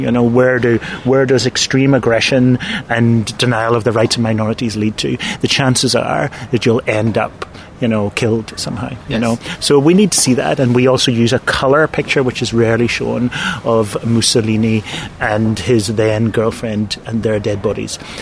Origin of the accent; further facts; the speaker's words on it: Ireland; I come from Ireland